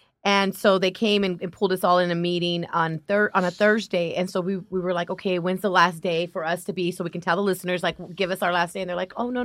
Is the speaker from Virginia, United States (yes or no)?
no; Los Angeles, California, United States; born there; My family's from Compton. Yeah, I was born in Martin Luther King Hospital.